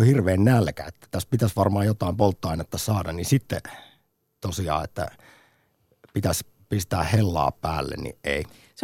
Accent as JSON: {"language": "Finnish", "town": "Jyväskylä", "region": "Central Finland", "country": "Finland", "tie": "born or raised there", "said": "Sitten omassa kotikaupungissani Jyväskylässä, siellähän on tämä taksari"}